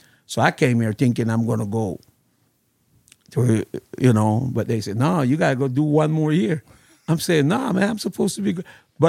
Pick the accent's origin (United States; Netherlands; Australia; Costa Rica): Costa Rica; would you believe that growing up in Costa Rica, I spoke English before I speak Spanish.